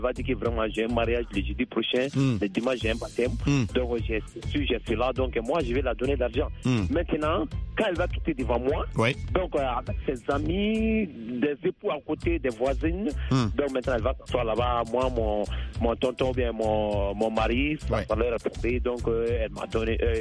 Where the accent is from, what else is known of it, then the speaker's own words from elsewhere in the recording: Mali; chez nous en Afrique, précisément chez nous au Mali ici